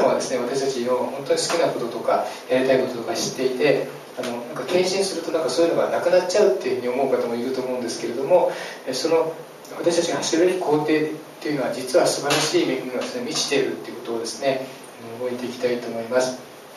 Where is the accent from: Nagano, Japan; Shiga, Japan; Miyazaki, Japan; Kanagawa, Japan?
Nagano, Japan; 私は長野に育ってこう、まあ、周りにこう山でですね、高原 で隣の家も50メートルぐらい行かないといけないんですね。